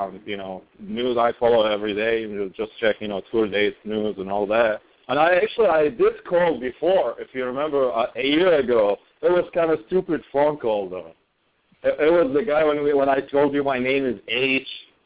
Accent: Baghdad, Baghdad Governorate, Iraq; I mean, you know, I came from Baghdad, so I guess that's a normal thing to do.

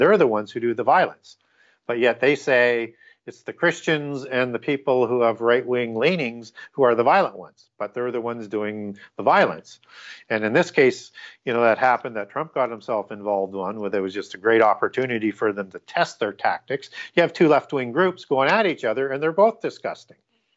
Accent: Canada; And I'm from Canada, and on CBC television, they would have them a few times showing him going into a Club of Rome meeting.

